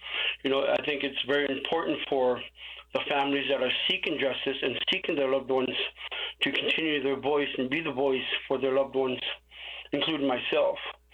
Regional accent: Kotzebue, Alaska, United States; now in Anchorage, United States; I am originally from Kotzebue, Alaska. I am residing in Anchorage, Alaska.

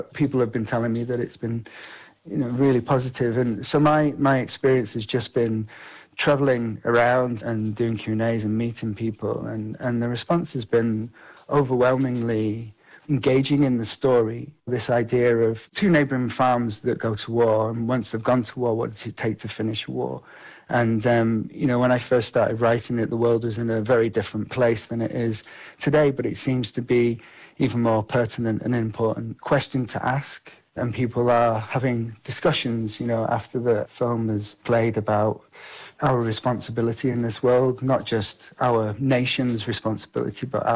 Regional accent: North West England, United Kingdom; where I was brought up in Cumbria in the Lake District, which is in the northwest of England.

